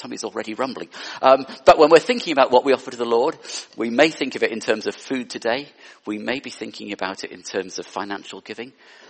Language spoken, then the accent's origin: English; North West England, United Kingdom; I grew up in the Lake District